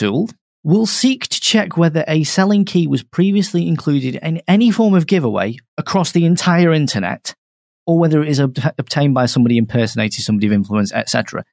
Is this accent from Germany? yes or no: no; Manchester, North West England, United Kingdom; Seriously, I was born in Manchester.